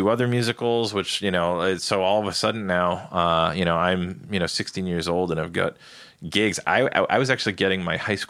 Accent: Ireland; Even though I'm Irish and I'll probably catch hell for this, I actually liked the English stout better than the Irish stout.

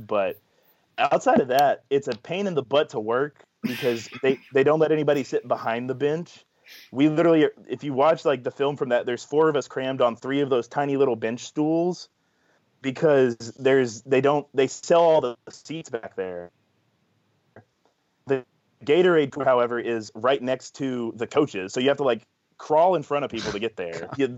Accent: Nashville, Tennessee, United States; That place, I mean, I grew up in Nashville. I grew up a Tennessee fan, so I already don't like Vanderbilt.

